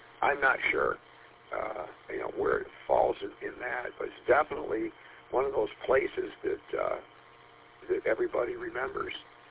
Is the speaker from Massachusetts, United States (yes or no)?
no; Roseville, Michigan, United States; I grew up in Roseville, too, and then moved out to Utica area.